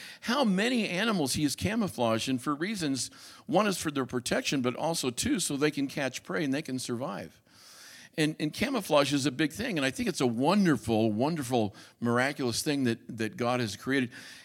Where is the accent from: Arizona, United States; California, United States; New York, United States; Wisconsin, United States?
Arizona, United States; You know, as I mentioned, I grew up in Arizona. My dad was a football coach at the University of Arizona.